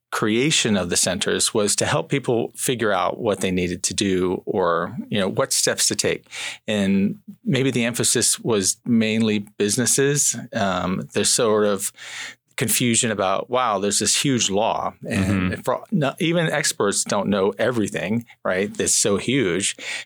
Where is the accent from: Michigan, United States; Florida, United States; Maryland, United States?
Florida, United States; moved away as an adult; now in Seattle, United States; Well, I am originally from Florida, so I'm a licensed attorney in Florida, and I was ready for a new adventure. So I moved to Washington, and I now live in Seattle.